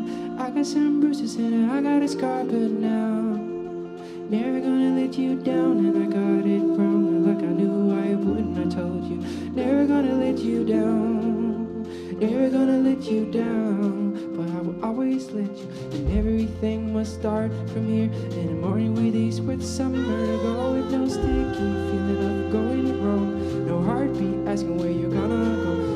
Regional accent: Sweden; I don't remember if I said we're … from Sweden, Scandinavia.

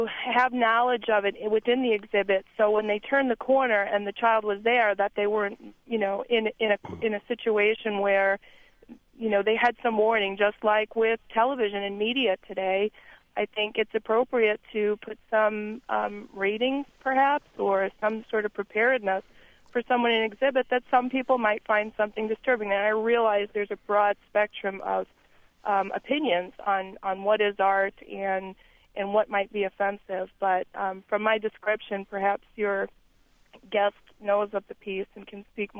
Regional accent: New York, United States; I grew up in New York and went to all the museums in the city, and even in Brooklyn, the Brooklyn Museum

